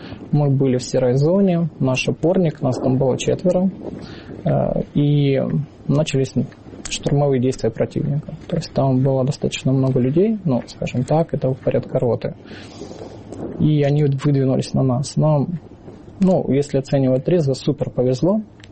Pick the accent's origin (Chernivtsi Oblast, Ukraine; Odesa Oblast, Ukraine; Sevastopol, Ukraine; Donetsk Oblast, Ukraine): Donetsk Oblast, Ukraine; Khartsyzk; Я сам родом из Харциска, Донецкой области, в 2014 году.